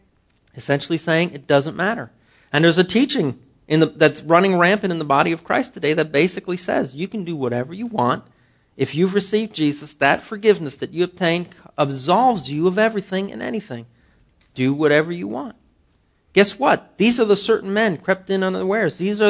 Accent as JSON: {"language": "English", "town": "Ottawa", "region": "Ontario", "country": "Canada", "tie": "born or raised there", "said": "You know, I grew up in Ottawa, the capital of Canada, and in winter, it is cold up there."}